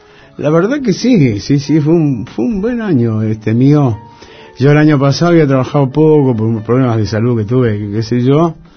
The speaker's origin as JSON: {"language": "Spanish", "region": "Buenos Aires", "country": "Argentina", "said": "Sí, Almagro."}